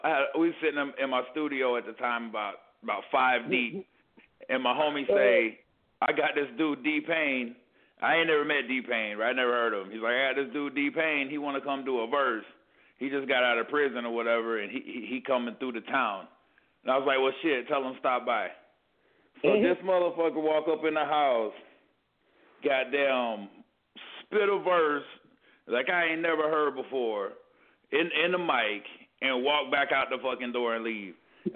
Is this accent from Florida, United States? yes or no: yes; Orlando, Florida, United States; now in North Carolina, United States; I came from Orlando, and me and my homies down there was doing this music shit. And it's just something that we kind of just ran with over the years. We started in, I'd say, 98. I moved up north and up here to North Carolina